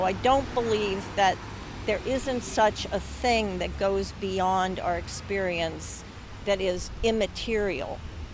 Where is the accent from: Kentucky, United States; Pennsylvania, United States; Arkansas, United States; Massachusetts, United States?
Pennsylvania, United States; Philadelphia; Oh, it was when I was growing up in Philadelphia.